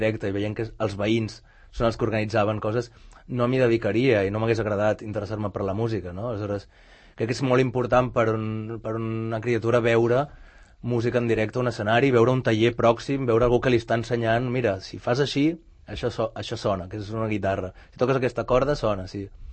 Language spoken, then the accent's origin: Catalan; Sant Cugat del Vallès, Catalonia, Spain; nosaltres som de Sant Cugat, ens ve de gust fer alguna cosa al nostre poble.